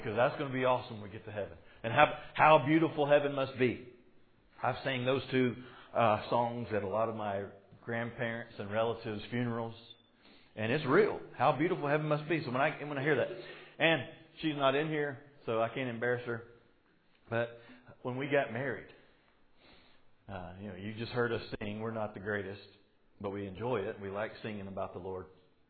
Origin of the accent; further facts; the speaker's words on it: United States; I'm an American.